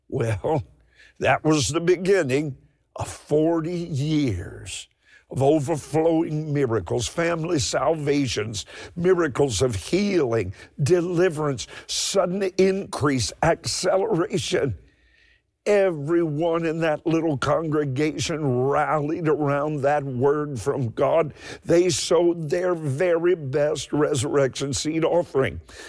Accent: Kentucky, United States; Now, I'm from Eastern Kentucky. I'm not a city boy.

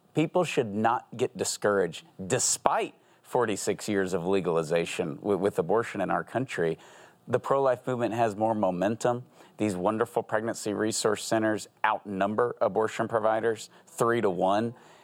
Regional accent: Texas, United States; Well, I'm from Texas.

